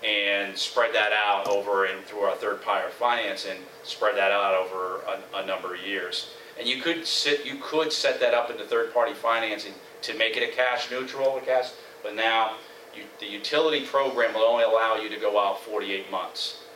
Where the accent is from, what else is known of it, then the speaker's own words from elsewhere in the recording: Shelton, Connecticut, United States; I do a lot of work locally. I grew up in Shelton.